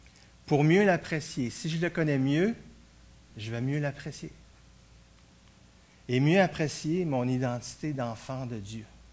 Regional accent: Baie-Comeau, Quebec, Canada; Et je viens de Bécomo, mais j'ai surtout vécu à Québec.

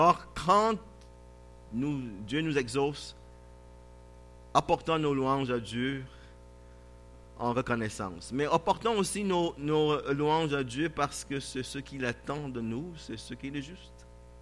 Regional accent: Barbados; J'ai grandi à la Barbade. Un de 7 enfants.

